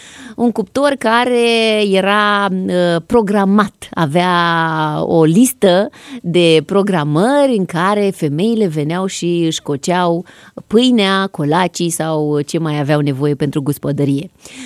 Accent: Romania; Da, sunt româncă și nu degeaba am născut aici.

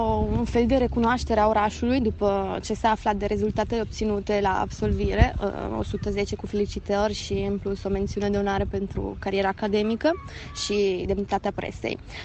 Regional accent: Romania; now in Italy; deci nu mi-aș fi imaginat niciodată că voi primi felicitări din partea autorităților din țara mea natală după atâția ani de când locuiesc în Italia, deci de când eu nu mai sunt în România.

